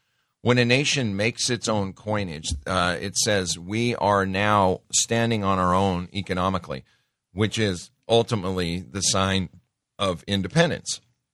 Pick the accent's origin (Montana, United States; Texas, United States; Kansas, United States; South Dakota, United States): Montana, United States; I grew up in Montana, and we've bought numerous, numerous collections out of Montana